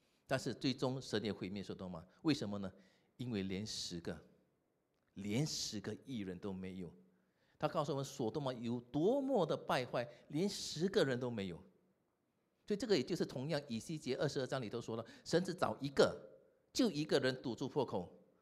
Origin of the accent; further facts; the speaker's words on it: Singapore; 我们新加坡人就觉得很明显，但是我们新加坡就没有吗？